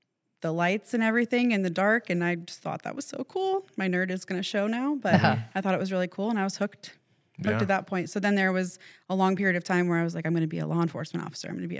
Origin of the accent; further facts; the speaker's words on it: St. Petersburg, Florida, United States; born there; My origin story, I was born at St. Anthony's Hospital in St. Pete.